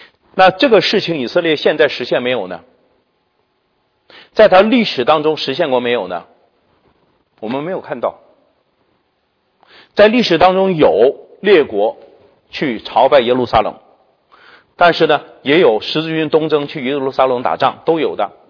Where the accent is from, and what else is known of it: China